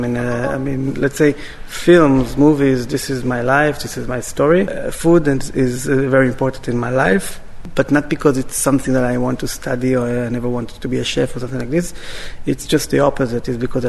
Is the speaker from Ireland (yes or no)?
no; Israel; now in Germany; I mean, I'm from Israel, right. Born and raised. I live in Germany